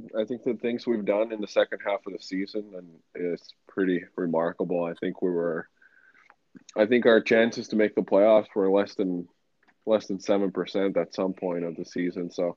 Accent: Finland; when I moved over from Finland, I played 1 year, 2 years to kind of get that exposure to a college.

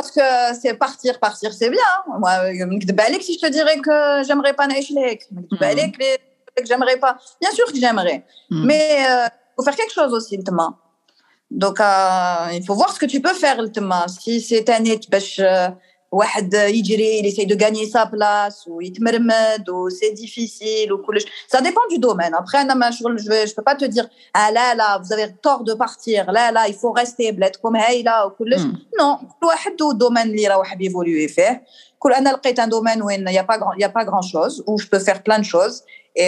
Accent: Algeria; on est des Algériens, quoi.

